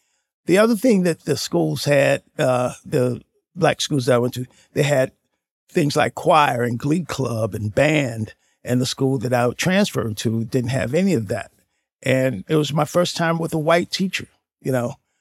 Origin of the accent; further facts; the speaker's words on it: St. Louis, Missouri, United States; I'm from St. Louis, in the St. Louis area.